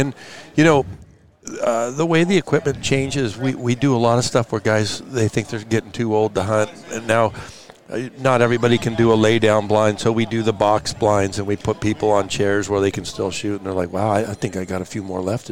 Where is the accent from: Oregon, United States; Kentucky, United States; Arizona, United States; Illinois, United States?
Oregon, United States; No, sir. Born and raised in Oregon.